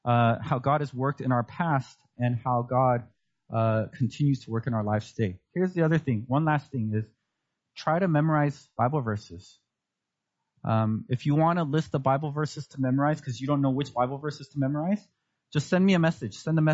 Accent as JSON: {"language": "English", "country": "United States", "tie": "born or raised there", "said": "Because I grew up in America and I didn't know Korean that well."}